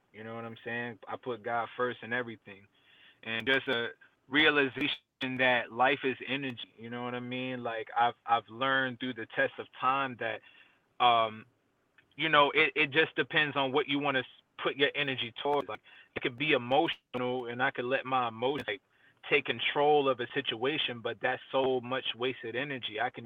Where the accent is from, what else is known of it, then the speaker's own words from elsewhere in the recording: Deltona, Florida, United States; also born or lived in Stuttgart, Germany; I was born in Germany, actually, in Stuttgart, Germany. Both my parents were in the military, so I was born out there. And then I went to school in a small town called Deltona.